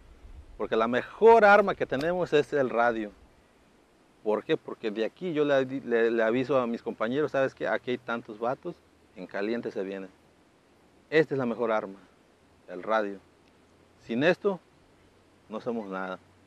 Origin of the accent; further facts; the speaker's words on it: Ticla, Michoacán, Mexico; Ya me fui a sufrir 4 años, yo me quedo aquí en mi pueblo, me quedo en mi Ticla y mi comunidad